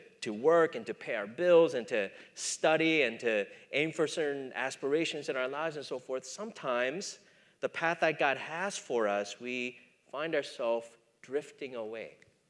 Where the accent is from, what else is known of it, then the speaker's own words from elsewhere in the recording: Minnesota, United States; I grew up in Minnesota, and so at least amongst the people that I grew up in or grew up with, hunting is a big part of the culture that I grew up in.